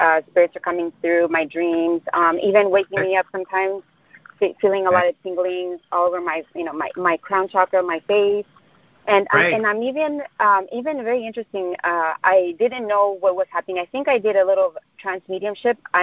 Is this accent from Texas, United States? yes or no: yes; El Paso, Texas, United States; also born or lived in Chicago, United States; now in Dallas, United States; We're from Chicago, but we're actually traveling to my hometown of El Paso. I'm in Dallas now, Dallas, Texas, and I'm from the border, Texas, and Chihuahua.